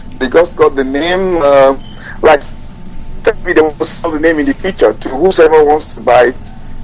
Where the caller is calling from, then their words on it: London, United Kingdom; I'm also calling from London.